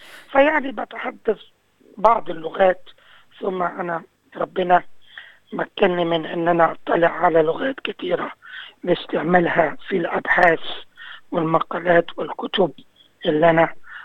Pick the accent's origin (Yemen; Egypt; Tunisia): Egypt; moved away as an adult; now in United Kingdom; أنا مصري خريج جامعة عين شمس في القاهرة في الستينات من القرن الماضي